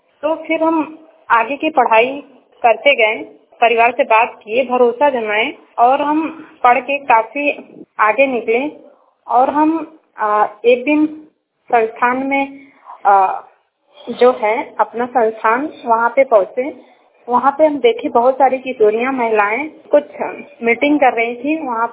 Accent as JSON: {"language": "Hindi", "town": "Varanasi", "region": "Uttar Pradesh", "country": "India", "said": "और हम बनारस जिला से हैं।"}